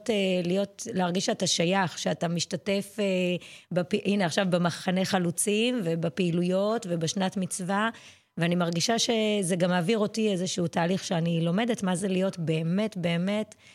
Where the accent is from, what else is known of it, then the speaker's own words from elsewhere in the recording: Olesh, Central District, Israel; also born or lived in Rishon LeZion; גדלתי במושב עולש. ההורים שלי הם מראשון במקור, והם כשהייתי בת 21 או 2, הם מכרו וחזרו לראשון.